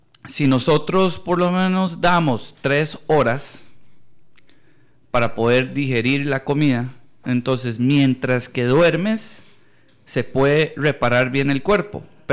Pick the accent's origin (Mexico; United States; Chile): United States; Texas; yo soy de Texas y en la parte de Texas somos muy vaqueros